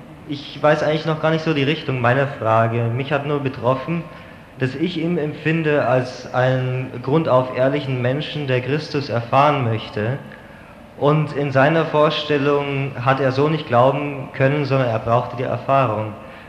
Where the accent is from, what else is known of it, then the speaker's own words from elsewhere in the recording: Munich, Bavaria, Germany; Ich komme aus München